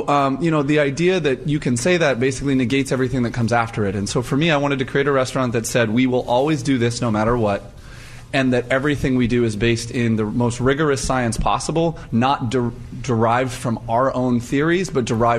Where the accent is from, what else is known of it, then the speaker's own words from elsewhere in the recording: Los Angeles, California, United States; now in Oregon, United States; I grew up in Los Angeles. Sushi is my favorite food. And when I moved to Oregon